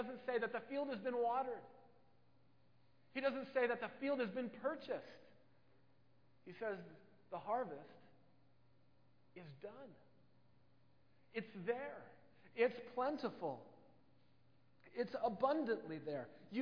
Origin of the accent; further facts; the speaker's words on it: Midwest, United States; I remember growing up in the Midwest where there was a farming community all around me